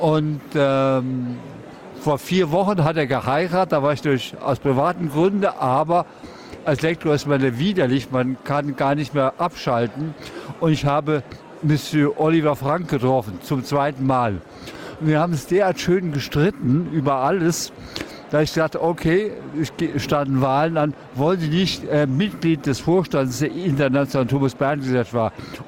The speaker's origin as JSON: {"language": "German", "region": "Saarland", "country": "Germany", "said": "weil als Saarländer ist man von Saarbrücken ganz schnell in Luxemburg"}